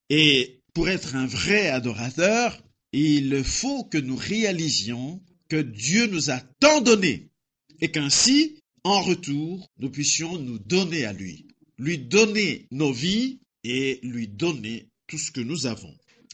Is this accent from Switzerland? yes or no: no; DR Congo; chez nous, en RDC, on entend souvent ce tristement célèbre adage.